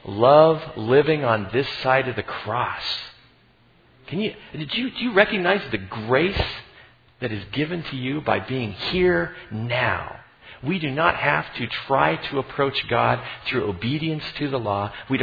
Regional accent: United States; I love being an American. I love being American.

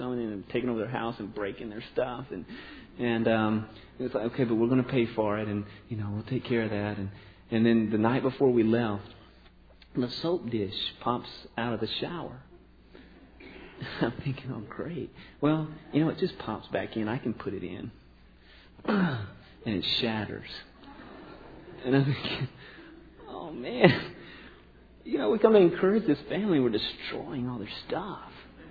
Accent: Louisiana, United States; accent: Cajun; And growing up in Louisiana, I can go Cajun pretty quickly if I'm talking with somebody.

